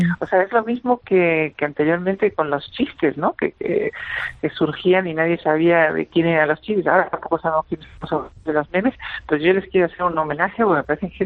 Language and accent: Spanish; Uruguay; moved away; Yo soy uruguayo y hace 1000 años que me fui de Uruguay, pero tengo un contacto diario